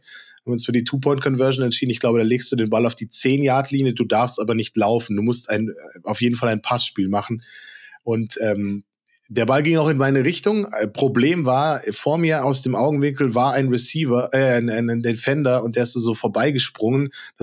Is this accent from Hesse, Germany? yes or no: yes; Hesse, Germany; Ich komme ja aus der Ecke da im Umland, also im nördlichen Teil von Frankfurt